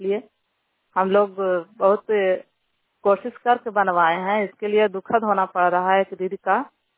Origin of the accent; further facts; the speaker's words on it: Bihar, India; ग्राम सैयद निवासी हूँ, अमन जीविका संस्था समूह के अध्यक्ष हूँ, गांधी जीविका ग्राम संगठन के सदस्य हूँ, ब्लॉक नगर नौसा और जिला नालंदा के निवासी हूँ।